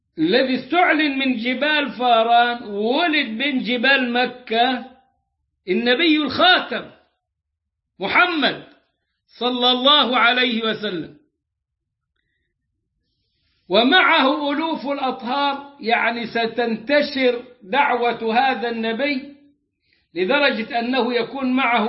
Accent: Egypt

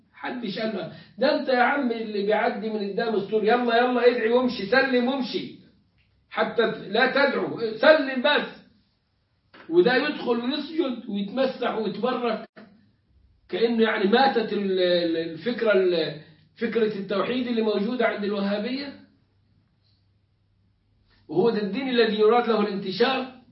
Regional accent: Egypt; كان عندنا في مصر سفير الامريكي، نفاجأ انه أنا كل شويه راح يحضر مولد، ده مولد البدوي، ده مولد الحسين.

